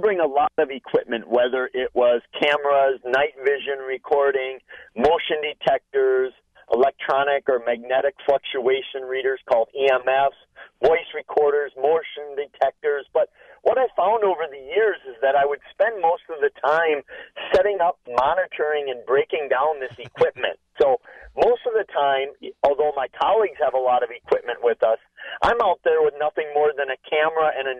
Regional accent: Eau Claire, Wisconsin, United States; near Eau Claire, my hometown, 20-odd years ago

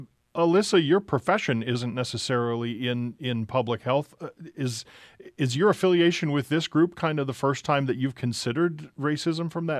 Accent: La Crosse, Wisconsin, United States; I'm white and born and raised in La Crosse.

